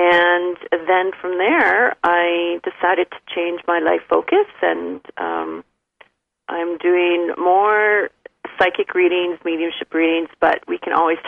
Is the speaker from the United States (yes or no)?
no; Canada; I'm from Canada, and I graduated from the University of Lethbridge in Alberta with a bachelor's degree in health sciences, specializing in addictions counseling.